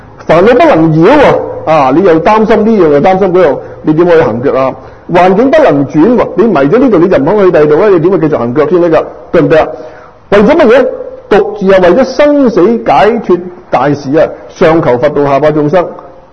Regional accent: Guangdong, China; 我係廣東人講緊廣東人嘅事

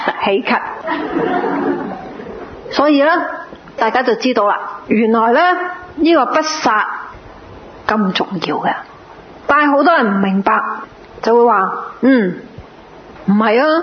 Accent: Guangdong, China; accent: Cantonese; 我哋广东话叫先有世界叹啊嘛！

